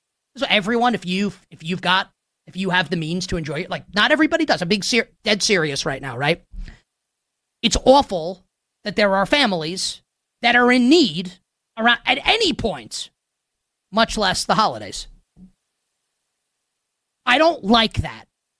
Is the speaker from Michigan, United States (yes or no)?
no; New York, United States; No, I'm from New York. Do I look like an Alabama fan? Has anyone looked more like a stereotypical New York, New Jersey a-hole than me? You think I'm an Alabama fan? I grew up in New York, buddy.